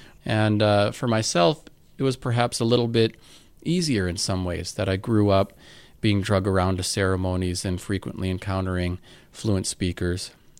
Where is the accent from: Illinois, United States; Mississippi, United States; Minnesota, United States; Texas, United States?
Minnesota, United States; Leech Lake; Ojibwe, as do many people at Leech Lake, where I'm from.